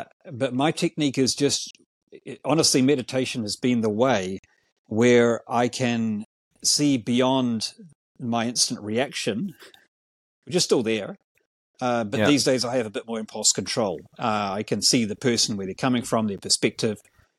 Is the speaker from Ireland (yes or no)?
no; New Zealand; And I'm a Kiwi. I'm a New Zealander.